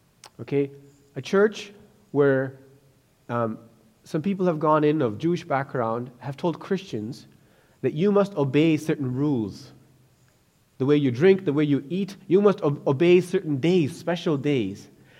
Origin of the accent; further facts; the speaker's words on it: Sri Lanka; now in Canada; And our mindset changed that I am Canadian. When I went back to Sri Lanka, I was no longer a Sri Lankan citizen. I was a foreigner now. I'm a Canadian citizen.